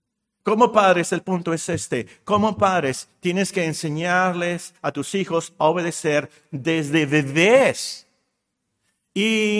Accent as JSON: {"language": "Spanish", "country": "Mexico", "said": "Yo no soy japonés, soy mexicano."}